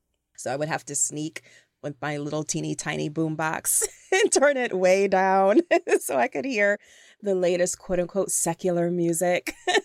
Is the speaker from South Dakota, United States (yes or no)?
no; Toledo, Ohio, United States; also born or lived in Cleveland / Chicago / Detroit; So I grew up in Toledo, Ohio. My parents got divorced when I was around 8 years old. So I spent a lot of summers and almost every weekend in Cleveland, Ohio.